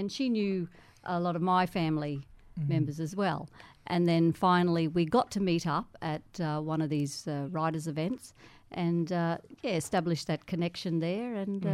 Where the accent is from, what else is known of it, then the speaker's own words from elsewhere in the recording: Queensland, Australia; Yeah, well, dad's side, we're from Erib, Eastern Torres Strait, and mum's side, Western Torres Strait, Mobiag and Badu Island.